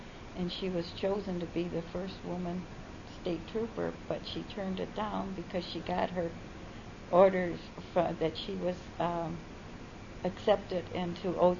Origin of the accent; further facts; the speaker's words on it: Madison Heights, Michigan, United States; Always Madison Heights. They always, are you from Detroit? No, we're from Madison Heights, Michigan. And to this day, we have our Madison Heights shirts we wear.